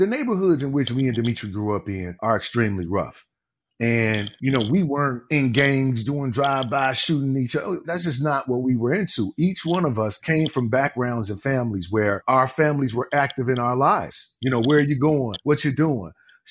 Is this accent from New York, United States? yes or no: no; Chicago, Illinois, United States; So we grew up south side of Chicago and attended the same high school a little bit outside of Chicago in the suburbs.